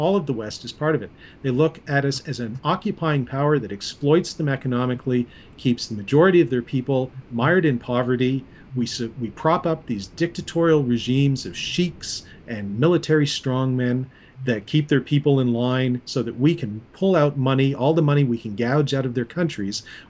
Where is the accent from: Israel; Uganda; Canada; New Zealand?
Canada; because I'm Canadian, so get you guys out